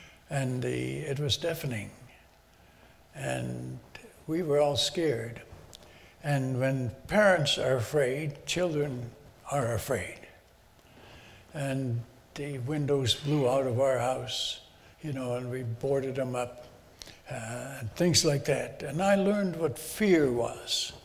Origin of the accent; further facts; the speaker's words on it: Netherlands; now in Chilhowee, United States; I was born in Holland and lived through the Second World War. I was 4 years old when the war started, when the Germans took over Holland.